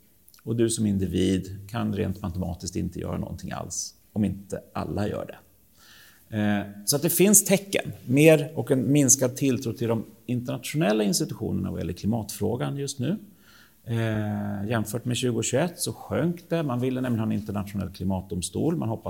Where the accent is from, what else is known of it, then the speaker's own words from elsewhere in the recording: Stockholm, Stockholm County, Sweden; Men vi som stockholmare tänker ju inte på det.